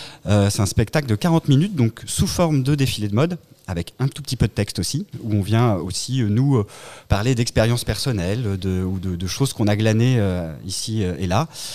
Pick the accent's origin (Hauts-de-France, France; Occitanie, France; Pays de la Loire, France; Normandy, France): Pays de la Loire, France; Angers; nous on vient d'Angers, on vient en voisin